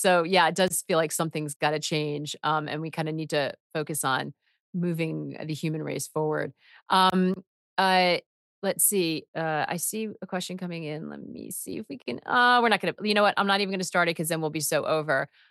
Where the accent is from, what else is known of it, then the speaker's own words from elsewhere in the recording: United States; We're always happy to be American